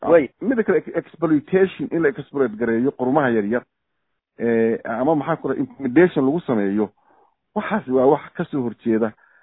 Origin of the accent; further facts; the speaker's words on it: Puntland, Somalia; horta Puntland, anigu Puntland baan ka imid, adduunkana waa maray